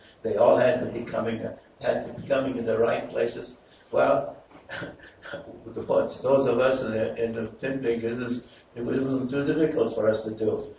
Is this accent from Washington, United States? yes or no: no; Chicago, Illinois, United States; they used to call me a city slicker because I was from Chicago